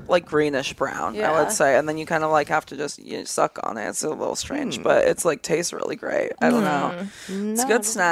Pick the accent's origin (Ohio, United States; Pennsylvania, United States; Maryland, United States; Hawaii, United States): Hawaii, United States; I grew up on Kauai, so like the smallest one, which made it even weirder.